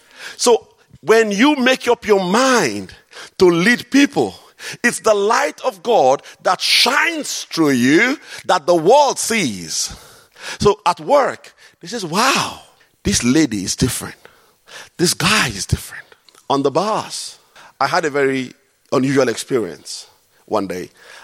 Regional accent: Nigeria; That's the problem with being a Nigerian. We got this short fuse.

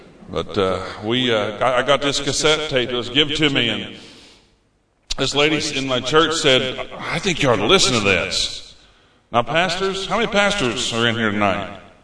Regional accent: Illinois, United States; I'm from Illinois in the United States, so I pastor a little church in Indiana right now, and there's about 22 of us.

